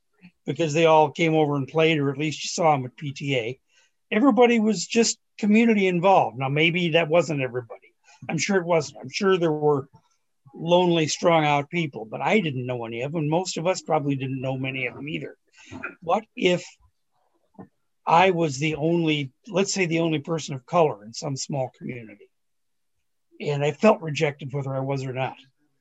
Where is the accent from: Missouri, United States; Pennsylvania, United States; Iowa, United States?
Iowa, United States; Mason City; I grew up in Mason City, which isn't exactly a small town.